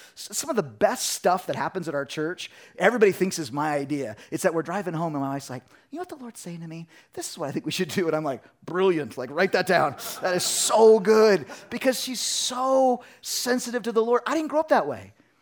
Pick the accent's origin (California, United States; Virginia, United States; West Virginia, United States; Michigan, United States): California, United States; I'm from California, so I'll sue. You know me. You know us Californians, we're always trying to sue.